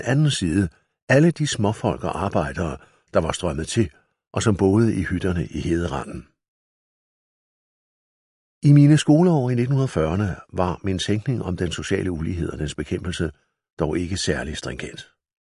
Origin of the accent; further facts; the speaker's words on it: Bramming, Region of Southern Denmark, Denmark; jeg som 11-12-årig i 1946-47 begyndte at undre mig over samfundet omkring mig i den sydvestjyske stationsby Bramming, hvor jeg voksede op.